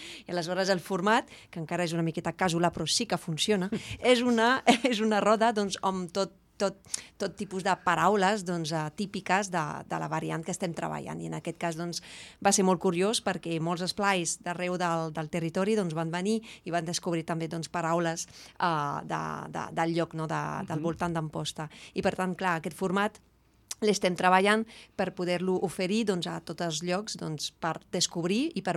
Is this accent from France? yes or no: yes; Hauts-de-France, France; Catalan is a second language; now in Spain; catalana no sóc del nord de França, de molt a prop de Bèlgica, i ja porto 20 anys vivint aquí i em vaig enamorar del català, del país i de la seva gent